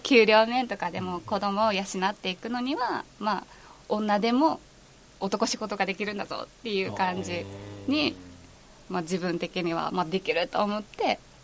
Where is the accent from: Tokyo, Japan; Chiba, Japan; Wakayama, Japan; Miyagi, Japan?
Miyagi, Japan; Sendai; 出身は仙台ですね。